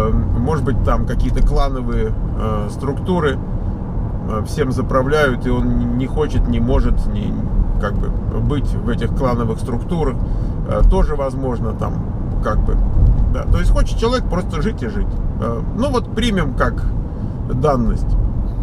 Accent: Dagestan, Russia; moved away as an adult; now in Moscow, Russia; Я уроженец Дагестана. Отношусь к мусульманскому вероисповеданию. 28 лет женат. Имею сына. Образование высшее. Бухгалтер. В 2011 году переехал в Москву.

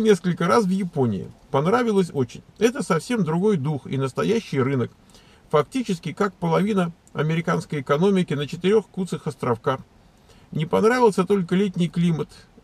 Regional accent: Moscow, Russia; Я из Москвы, 28 лет, закончил МИФИ, математик, системный программист

